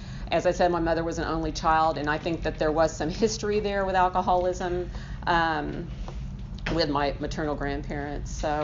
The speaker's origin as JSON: {"language": "English", "town": "Tulsa", "region": "Oklahoma", "country": "United States", "tie": "born there", "said": "I was born in Tulsa in 1961."}